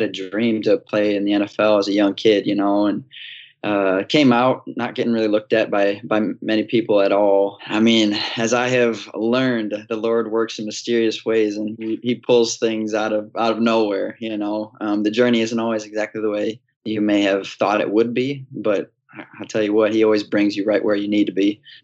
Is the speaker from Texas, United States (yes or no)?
no; Aurora, Illinois, United States; Yeah, I am originally from Aurora, Illinois. Did most of my growing up in that area.